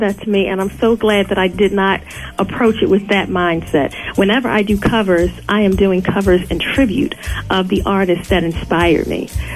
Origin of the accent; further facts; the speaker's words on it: Baltimore, Maryland, United States; we're both from Baltimore.